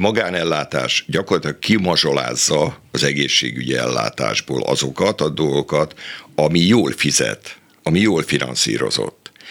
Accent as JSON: {"language": "Hungarian", "town": "Szentes", "region": "Csongrád-Csanád", "country": "Hungary", "tie": "born there", "said": "maradjunk Szentesnél, azt ismerem, az a szülővárosom"}